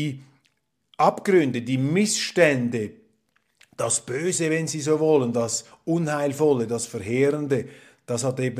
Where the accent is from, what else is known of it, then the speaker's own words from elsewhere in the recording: Switzerland; dann wurde mir das als Schweizer Exotenbonus ausgelegt.